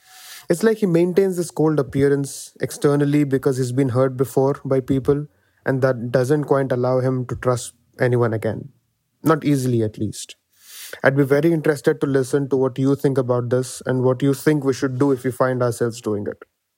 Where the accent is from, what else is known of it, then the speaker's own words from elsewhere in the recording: India; from India. So I am new to listening to this podcast